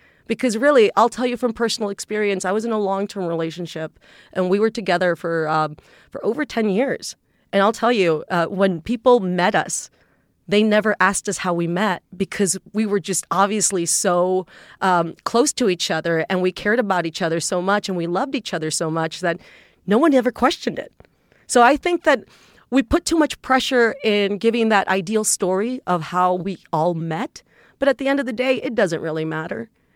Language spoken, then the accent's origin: English; Texas, United States; I'm from Texas. I'm from South Texas. I'm from a little town that is actually dominated by the Catholic Church.